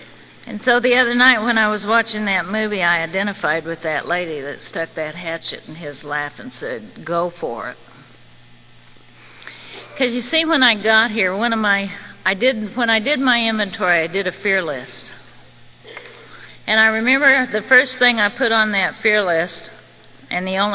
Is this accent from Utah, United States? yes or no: no; Texas, United States; when I was a little kid, I grew up in the Texas Panhandle, and when it's dark there, it's dark, dark.